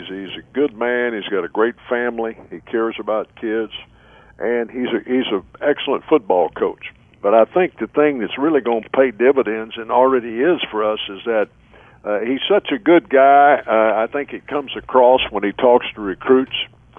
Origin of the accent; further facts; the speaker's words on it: Texas, United States; I didn't know for sure where, but I told him I was from Texas and would love to get back here.